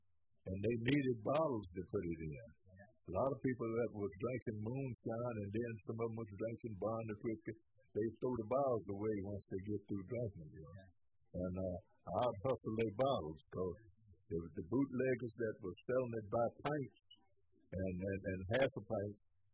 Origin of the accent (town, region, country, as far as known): Ekman, West Virginia, United States; born or raised there